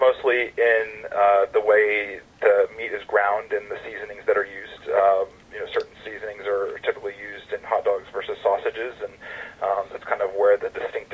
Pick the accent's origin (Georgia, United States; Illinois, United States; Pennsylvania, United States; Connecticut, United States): Georgia, United States; Atlanta; Well, I'm a southern guy. I'm from Atlanta.